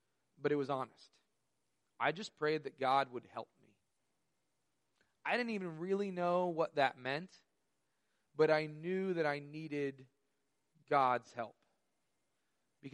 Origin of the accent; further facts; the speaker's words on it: Carmel, United States; I was born and raised here in Carmel, and I very much lived in the Carmel bubble until that week.